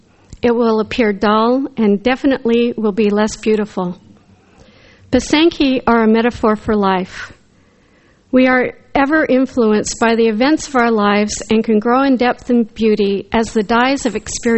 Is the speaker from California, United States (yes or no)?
yes; California, United States; Growing up near San Francisco, I knew that my father was a Republican and my mother was a Democrat.